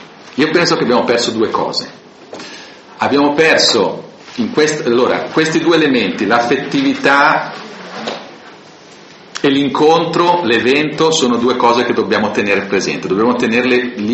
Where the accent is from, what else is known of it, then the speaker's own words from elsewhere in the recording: Lombardy, Italy; E se da lombardo poi andare da un'altra parte, sarei da un'altra parte con l'orgoglio e anche la caratteristica dell'essere lombardo.